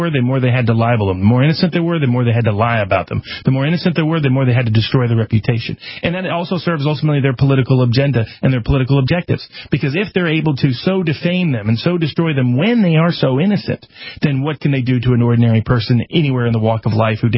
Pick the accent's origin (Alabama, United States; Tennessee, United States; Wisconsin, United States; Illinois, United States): Tennessee, United States; I knew folks I grew up with in Southeast Tennessee